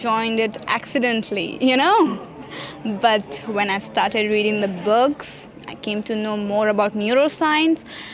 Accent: India; from India.

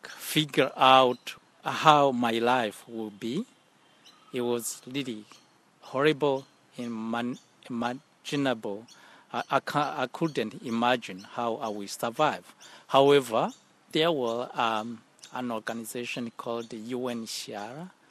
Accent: Burundi; born there; moved away; I was born in Burundi, and Burundi is located between Tanzania, Rwanda, and Republic Democratic of Congo.

